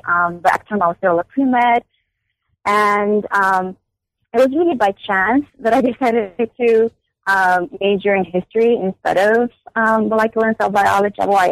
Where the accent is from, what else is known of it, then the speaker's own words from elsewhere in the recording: São Paulo, Brazil; now in United States; I was born and raised in Sao Paulo, Brazil. I am Korean, so I identify myself primarily as Asian American.